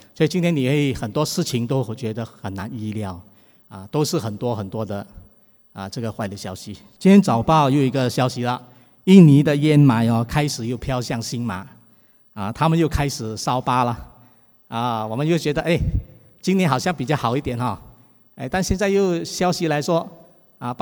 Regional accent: Singapore; 我们新加坡人都很喜欢旅行哈

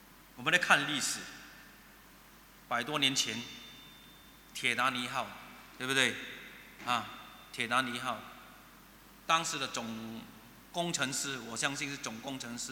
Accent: Singapore; 我就是新加坡人，很典型的新加坡人。

